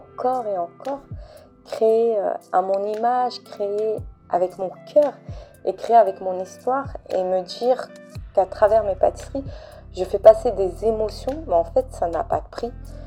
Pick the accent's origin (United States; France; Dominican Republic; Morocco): France; comme je suis française d'origine marocaine.